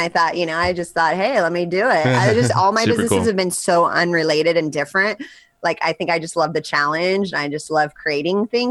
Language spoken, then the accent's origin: English; California, United States; that's just a passion of mine growing up in Southern California.